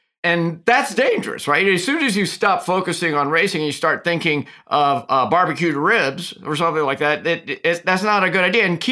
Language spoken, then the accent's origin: English; Indianapolis, Indiana, United States; moved away as an adult; now in Boston, United States; Now, I grew up in Indianapolis, but then when I went to school, I came up here to Boston.